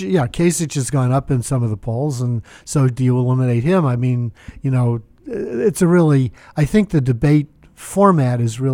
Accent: Cambridge, Massachusetts, United States; born there; Yeah, well, I was born in Cambridge.

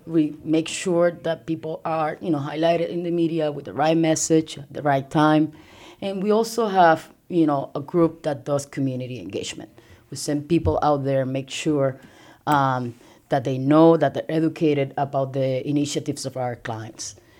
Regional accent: Puerto Rico; moved away as an adult; now in United States; So I'm from Puerto Rico. I came here to continue my education

